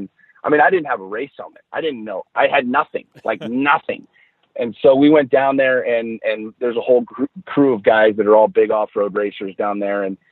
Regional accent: Washington, District of Columbia, United States; So I grew up in the city. I grew up in Washington, D.C. My dad worked for the government.

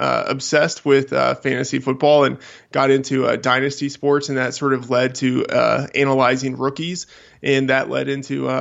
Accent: Texas, United States; also born or lived in Boston / New Hampshire / Seattle / Colorado; now in Iowa, United States; Originally from Texas, spent some time in Boston for college, and have kind of lived a little bit all over New Hampshire, Seattle, Colorado, and now Iowa.

